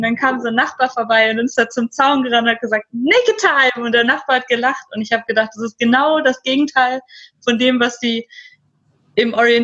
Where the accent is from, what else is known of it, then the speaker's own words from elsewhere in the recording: Germany; accent: American; Und ich sag Deutschland, dann waren die alle so, ich dachte jetzt so eher so in den USA, wo bist du her? Und ich so, nein, aus Deutschland. Und dann immer so, wow, okay, habe ich jetzt nicht erwartet, dass du aus Deutschland bist.